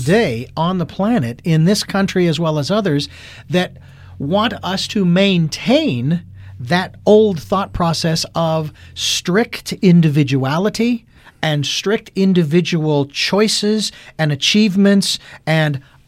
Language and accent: English; Phoenix, Arizona, United States; I'm from Phoenix, Arizona, and a lot of flat streets and everything's blocked in the grid system